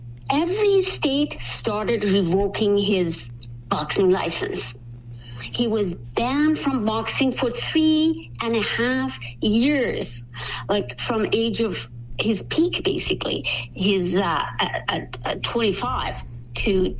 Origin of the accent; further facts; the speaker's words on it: Iran; I myself, as a kid, I remember, I grew up in Iran.